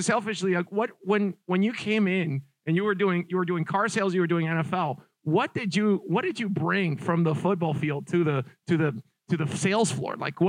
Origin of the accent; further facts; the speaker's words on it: Dominican Republic; now in New York City, United States; I'm from the Dominican Republic.